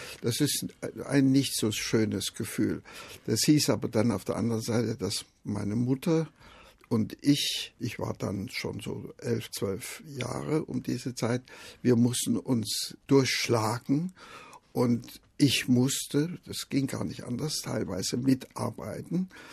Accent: Jena, Thuringia, Germany; also born or lived in Gera; kleinen Dorf bei Gera geboren, aber das war dann, weil mein Vater zu Zeiss eine Anstellung bekam, sind wir nach Jena gezogen und dann habe ich also in Jena dann auch meine Schulzeit gehabt.

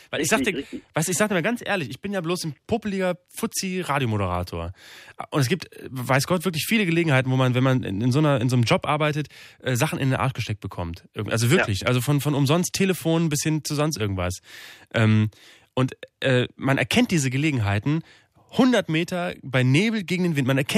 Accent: Bremen, Germany; Ich bin aus Bremen. Ich bin aus Bremen. Tut mir leid, ich bin nicht aus Hamburg.

